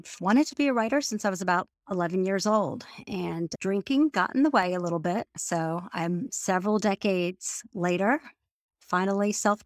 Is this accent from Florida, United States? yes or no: yes; Florida, United States; also born or lived in New York City / Washington, D.C.; I grew up in Florida, and after I graduated college, I lived in New York City for about 7.5 years.